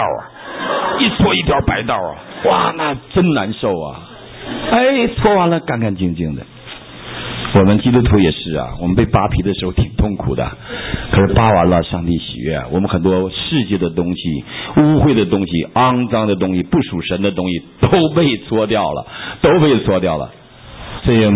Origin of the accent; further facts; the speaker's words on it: Northeast China, China; 我小的时候，我们东北人不太洗澡的啊